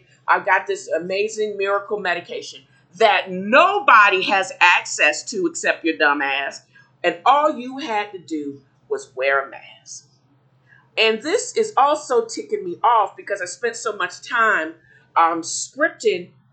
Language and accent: English; Tennessee, United States; my awareness and my concern about the rising numbers now in my home state of Tennessee